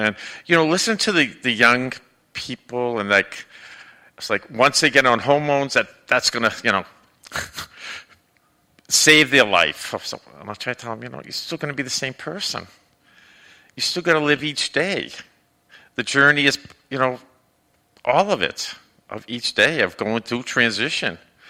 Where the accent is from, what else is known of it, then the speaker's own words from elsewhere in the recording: Boston, Massachusetts, United States; back when I was in my teens, and I come from Boston, and how dangerous it was to be trans.